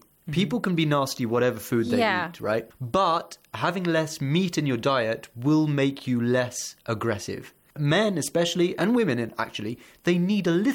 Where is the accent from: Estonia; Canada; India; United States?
India; I'm originally from India as well, and it's a very, very common.